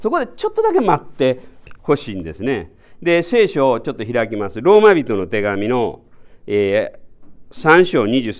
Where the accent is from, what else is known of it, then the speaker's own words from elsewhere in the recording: Kansai, Japan; まあ僕は関西出身なので